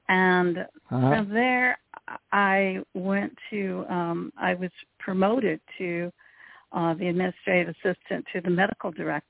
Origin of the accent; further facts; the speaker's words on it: California, United States; Well, I grew up here in California, and I spent a lot of time with my grandparents who came here from Italy, Sicily and Naples areas